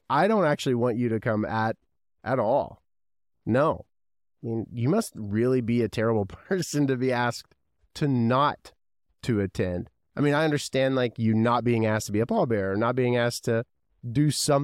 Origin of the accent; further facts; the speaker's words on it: Owensboro, Kentucky, United States; Lexington, Kentucky is only a few hours from my hometown of Owensboro, Kentucky.